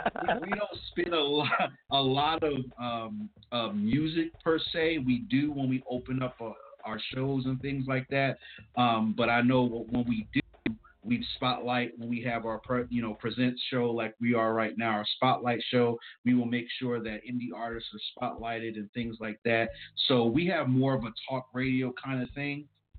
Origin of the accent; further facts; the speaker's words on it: New Jersey, United States; I'm from Jersey too, and that's something that we have. We have that undying fight. And that's just something that is a Jersey thing